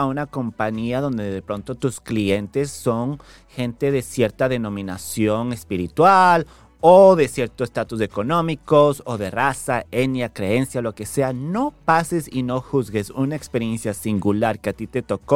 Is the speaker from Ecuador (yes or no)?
yes; Ecuador; now in Miami, United States; soy originalmente de Ecuador, vivo aquí en Miami hace bastante tiempo, como hace 8 años